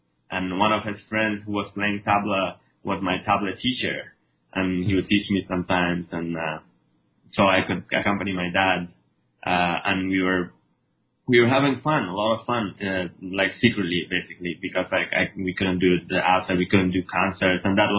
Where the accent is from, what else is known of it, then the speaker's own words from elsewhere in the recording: Kabul, Afghanistan; English is a second language; I was born in Kabul, Afghanistan, and which is the capital, and yeah, I did grow up there in 1997.